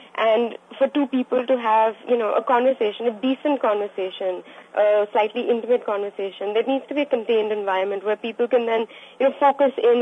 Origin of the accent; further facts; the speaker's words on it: Delhi, India; Well, for starters, I am from Delhi